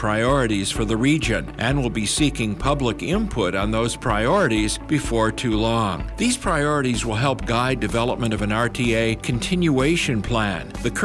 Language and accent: English; Chicago, Illinois, United States; I'm from the Chicago area.